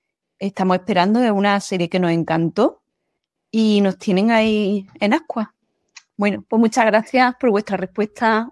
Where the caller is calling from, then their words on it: Córdoba, Andalusia, Spain; de Córdoba.